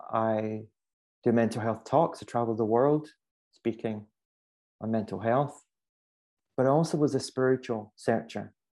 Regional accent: Scotland, United Kingdom; now in England; So I'm originally from Scotland, living in England.

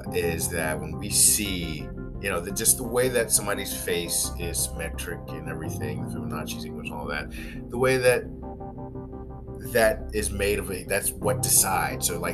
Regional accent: East Coast, United States; and I'm from the East Coast

